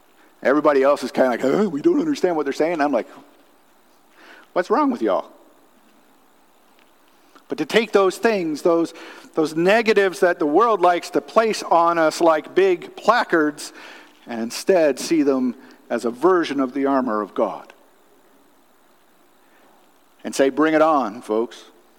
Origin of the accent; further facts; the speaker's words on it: Newfoundland and Labrador, Canada; I'm from Newfoundland, so I speak closer to pure English than the English speak English.